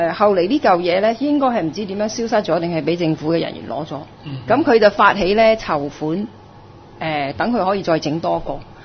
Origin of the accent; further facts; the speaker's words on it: Hong Kong; 我香港人好中意 mango 啊 ，apple 啊咁樣，